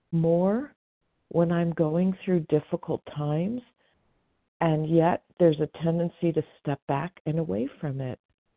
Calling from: California, United States; I'm calling in from the Sierra Nevada foothills in Northern California.

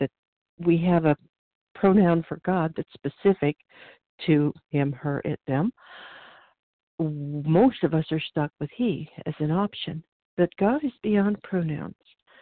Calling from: Oregon, United States; Okay, I am calling from Oregon.

